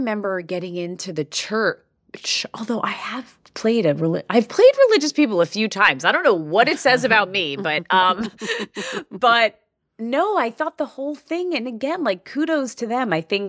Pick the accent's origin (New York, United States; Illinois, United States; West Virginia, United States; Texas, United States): New York, United States; I grew up in Long Island that was predominantly Jewish.